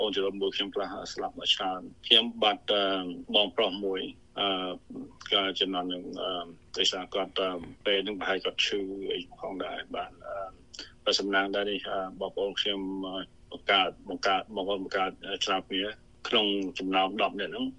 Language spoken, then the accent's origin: Khmer; Kampong Preah, Battambang, Cambodia; បាទខ្ញុំគឺអ្នកស្រុកបាត់ដំបងគឺទៅភូមិកំណើតរបស់ខ្ញុំគឺភូមិកំពង់ព្រះខេត្តបាត់ដំបង